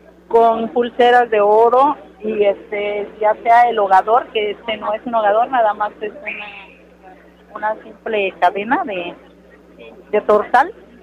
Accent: Salina Cruz, Oaxaca, Mexico; yo soy de Salina Cruz, le digo que en Salina Cruz es una ciudad cosmopolita

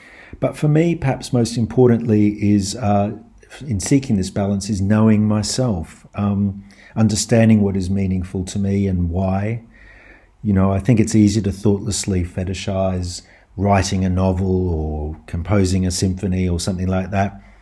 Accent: Australia; now in France; I'm Australian. I live in France

